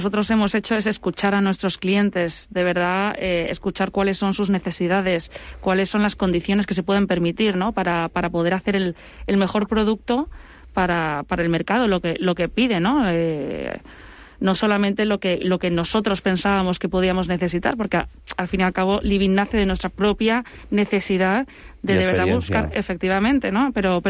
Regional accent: Madrid, Community of Madrid, Spain; es madrileña, mitad colombiana. Y bueno, crecí en Madrid, estudié fuera

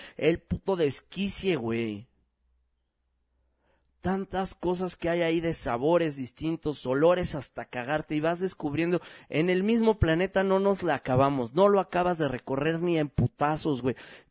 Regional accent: Mexico; somos mexicanos

